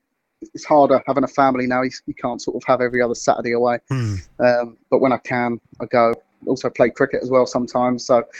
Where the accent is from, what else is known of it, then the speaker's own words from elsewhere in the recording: London, United Kingdom; moved away; I'm from London.